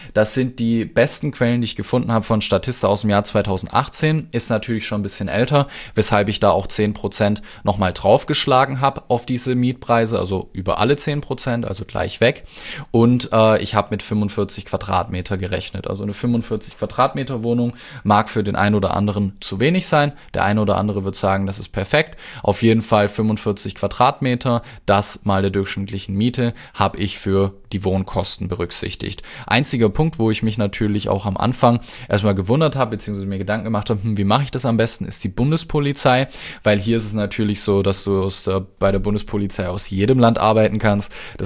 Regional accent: Stuttgart, Baden-Württemberg, Germany; Das ist so bei mir im Süden, ich komme ja aus Stuttgart

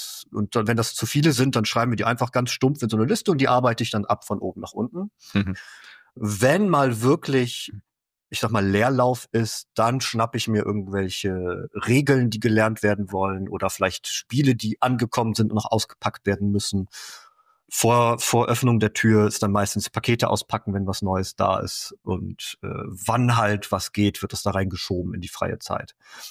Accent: Cologne, North Rhine-Westphalia, Germany; Also ich bin gebürtiger Kölner, ich bin ein Kölscher Jung. Dass ich schon nach Bonn gezogen bin, war für mich damals total krass, voll weit weg.

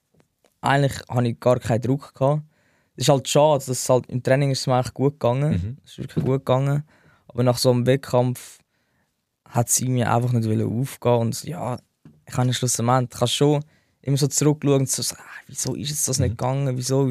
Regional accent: Zurich, Switzerland; das war halt so eigentlich bei meiner Heimat. Mhm. Gerade auf der anderen Seite vom Albis, bei der Landewiese.

